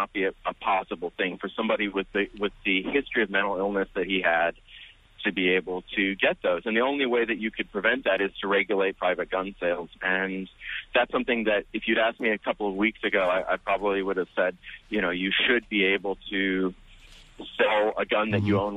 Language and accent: English; Tennessee, United States; now in New York, United States; I grew up in Tennessee, and I've always been sort of a libertarian about drugs, guns, all of those sort of things.